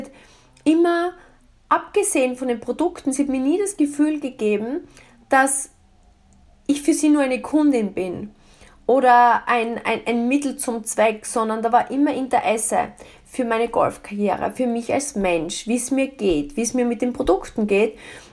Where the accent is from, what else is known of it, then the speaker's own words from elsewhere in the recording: Austria; now in United States; weil wir sind damals von Österreich in die USA ausgewandert.